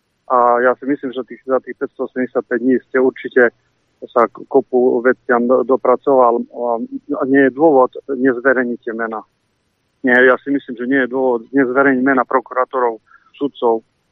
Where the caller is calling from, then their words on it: Košice, Košice Region, Slovakia; Prvým vás, chlapci, som z Košice.